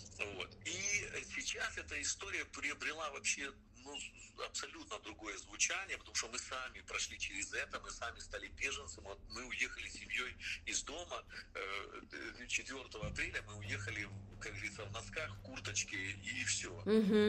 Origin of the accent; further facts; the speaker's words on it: Kherson, Kherson Oblast, Ukraine; То есть мы из Херсона, люди там тоже, много беженцев, которые приходят, они из разных городов, но тоже херсонцы есть.